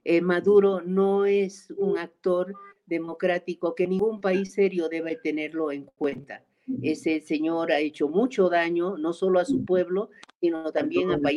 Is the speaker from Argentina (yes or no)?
no; Bolivia; como boliviana, debo rechazar esto, porque primero está mi país